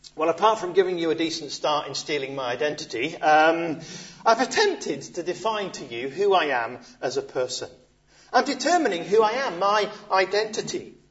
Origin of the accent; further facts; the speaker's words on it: Lancaster, North West England, United Kingdom; now in Bluntisham, United Kingdom; I am a resident of Bluntisham, perhaps where I was born. I am from Lancaster. In Lancashire, where God comes from.